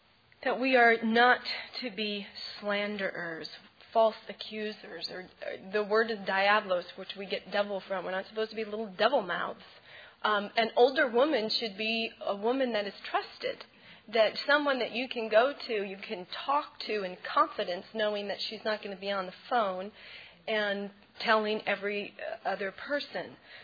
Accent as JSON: {"language": "English", "region": "California", "country": "United States", "said": "But Damien and I are from the Napa Valley."}